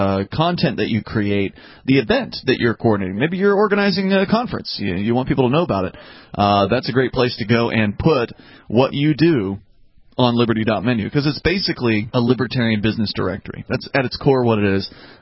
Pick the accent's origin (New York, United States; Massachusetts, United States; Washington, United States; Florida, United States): Florida, United States; I'm from Florida where every bridge is a drawbridge.